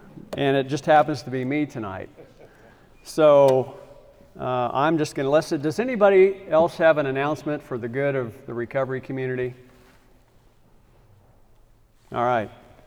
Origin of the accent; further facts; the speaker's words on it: Lawrence, Kansas, United States; I grew up in Lawrence, Kansas, and I had my first drink of alcohol when I was 9 years old.